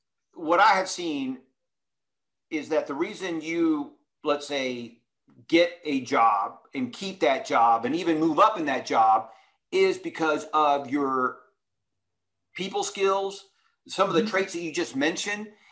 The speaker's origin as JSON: {"language": "English", "region": "Texas", "country": "United States", "tie": "born or raised there", "said": "And it just so happens that Jen is from Texas, and I was raised in Texas. So we're already off to a great start."}